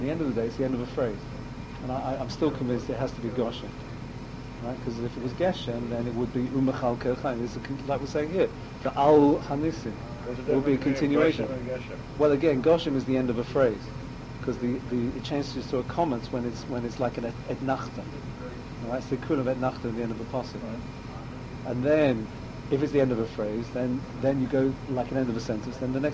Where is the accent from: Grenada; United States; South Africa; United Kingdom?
United Kingdom; England; I come from England. We grew up with the Tikkun Meir, which was published in America.